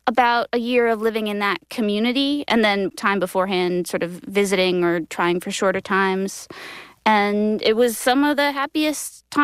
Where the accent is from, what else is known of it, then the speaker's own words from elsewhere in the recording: New York City, New York, United States; growing up in New York City and like, having access to all sorts of internet